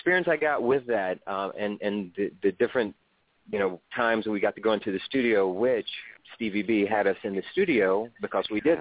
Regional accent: Miami, Florida, United States; being of some Latino descent and growing up in Miami at the same time and being in the environment of Latino and knowing Spanish culture

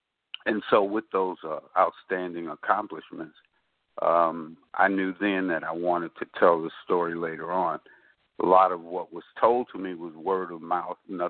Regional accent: Chicago, Illinois, United States; I'm a Chicago. I grew up in Chicago. Lived in South Shore community when I was in high school, of course. East Englewood, growing up.

